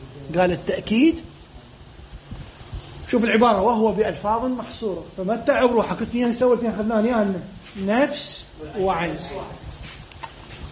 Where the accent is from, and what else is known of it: Iraq